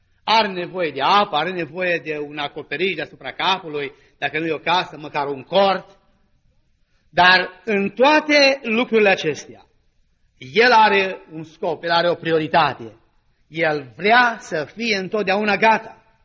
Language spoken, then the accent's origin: Romanian; Brebi, Sălaj County, Romania; now in New York, United States; veneam de la Zalău spre Brebi, spre satul meu și parcă n-am mai văzut în viața mea atâtea stele. Și mi s-a părut așa de frumos cerul și am zis, măi, la New York ori n-avem vreme să-l vedem